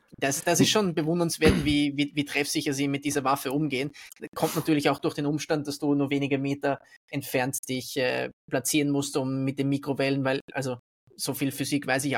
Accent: Austria; Also selbst bei uns in Österreich ist es dann so, wir haben politische Skandale

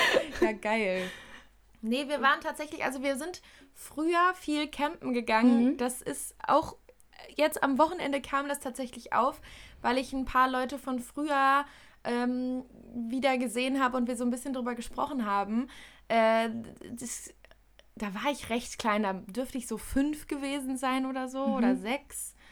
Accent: North Rhine-Westphalia, Germany; Und halt Umgebung, was bei uns in NRW halt so ist.

